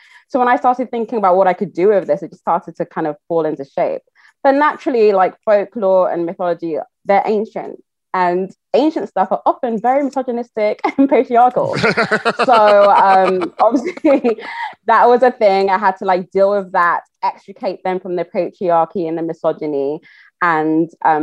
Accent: Nigeria; and I'm Nigerian, I'm Yoruba

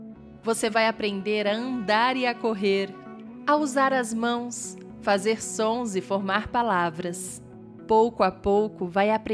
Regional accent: Rio de Janeiro, Brazil; born there; eu nasci no Rio de Janeiro, sabia? Nasci aí onde você mora.

